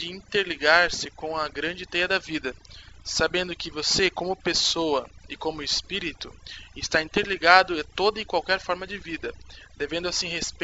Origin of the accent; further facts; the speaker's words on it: Curitiba, Paraná, Brazil; Sou de Curitiba e estudo cultura celta.